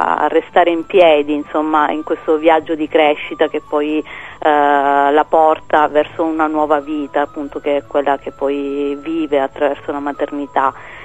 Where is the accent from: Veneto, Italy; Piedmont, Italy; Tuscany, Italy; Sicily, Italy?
Sicily, Italy; che ha lo sfondo appunto del paesaggio, della mia terra, della mentalità, anche se ovviamente è una Sicilia che magari non è mai esistita così